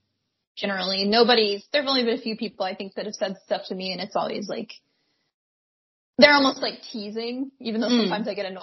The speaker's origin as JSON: {"language": "English", "region": "Alabama", "country": "United States", "tie": "born or raised there", "said": "I grew up in Alabama, and the only like kind of close MLB team was the Braves"}